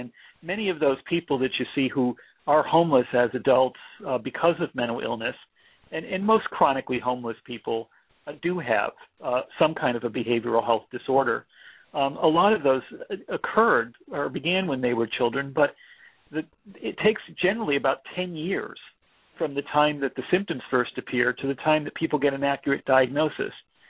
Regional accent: Florida, United States; also born or lived in Texas; In my home state, your home state, Florida, we're 49th in spending for mental illness. And in Texas, the state I lived in before that, we were 50th in funding of mental health services.

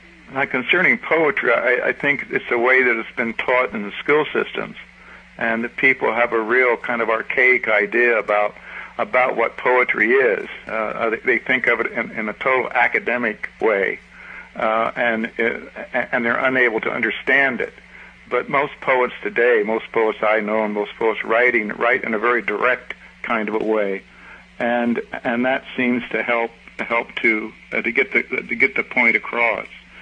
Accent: Indiana, United States; had as a teenager in Indiana, where I was raised.

